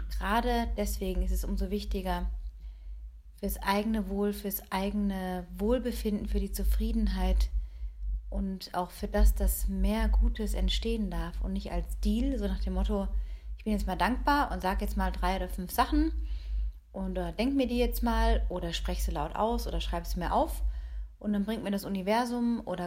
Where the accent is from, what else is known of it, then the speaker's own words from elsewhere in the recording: North Rhine-Westphalia, Germany; Ich bin ja im Flachen in Westfalen aufgewachsen, hatte Großeltern in Baden-Baden, hatte noch einen anderen Großvater auf der Schwäbischen Alb.